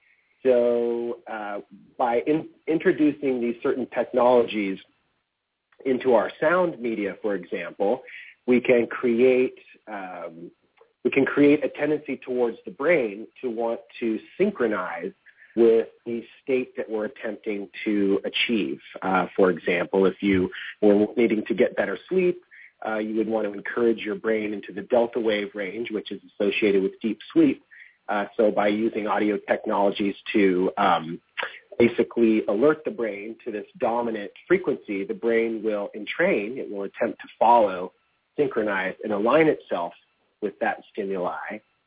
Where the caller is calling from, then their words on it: California, United States; I am calling in from the north coast of California, up near Oregon, on the Redwood Coast.